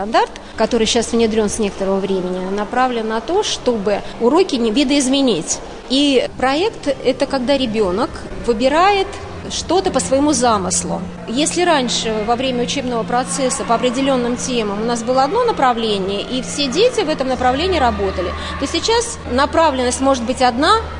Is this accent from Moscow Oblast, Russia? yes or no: yes; Peski, Moscow Oblast, Russia; Я родилась в Коломенском районе, в поселке Пески, в 1967 году.